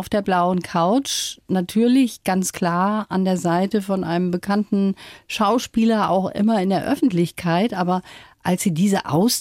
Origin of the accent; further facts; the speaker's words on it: Germany; Also ich selber habe auch manchmal Probleme da noch als Deutsche, weil sie verstehen.